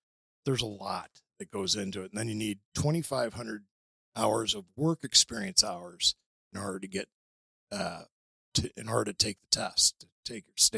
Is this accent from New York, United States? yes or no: no; Afton, Missouri, United States; I grew up in Afton, went to CBC High School, went to college at Benedictine